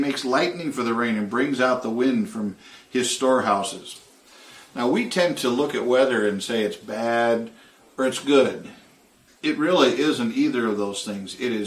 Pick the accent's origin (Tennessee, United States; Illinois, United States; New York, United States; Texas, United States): Illinois, United States; Chicago; I'm from Chicago. I've seen people literally blown off their feet.